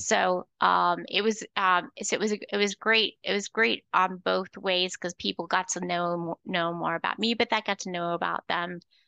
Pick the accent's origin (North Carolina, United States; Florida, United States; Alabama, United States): Florida, United States; now in Georgia, United States; so I'm originally from Florida. I'm gonna tell you, Florida's not the South.